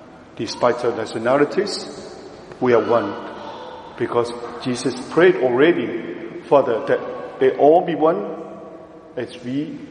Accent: Hong Kong; I come from Hong Kong

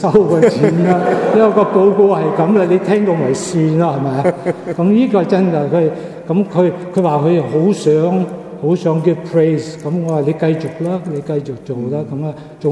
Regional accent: Hong Kong; 你知道我哋香港人實打錢盤噶，係打我都會打下，好唔好咧？

